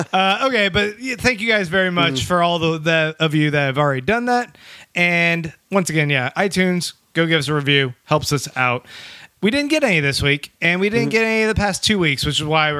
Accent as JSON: {"language": "English", "town": "Austin", "region": "Texas", "country": "United States", "said": "we are three guys from Austin, Texas, which is very liberal"}